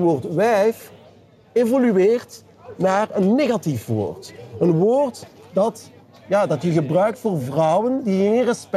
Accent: Belgium; Ik ben bijvoorbeeld een Belg met mijn accent

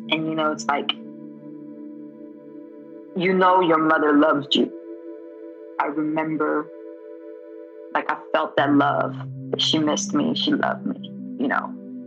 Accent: South Korea; I was born here in Korea, 1982. I don't have any like good childhood memories here.

